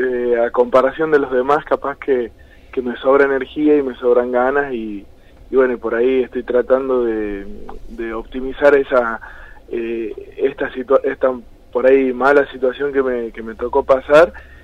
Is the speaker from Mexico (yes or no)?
no; Tucumán, Argentina; como yo soy tucumano y estoy en constante movimiento entre Buenos Aires y Tucumán